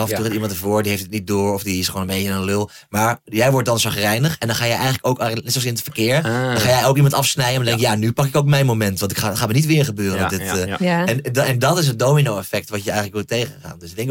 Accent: Groningen, Netherlands; Waar ik opgroeide in Groningen, daar waren gewoon niet, waar in ieder geval mijn, waren niet mega veel. Bijvoorbeeld Marokkaanse Turkse jongeren

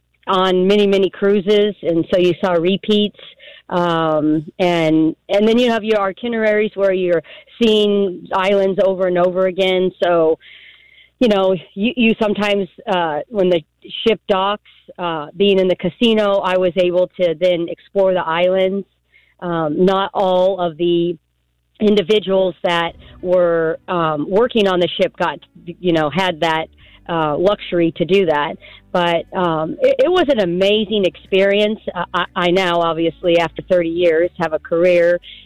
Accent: California, United States; I grew up in California, so I was used to diversity.

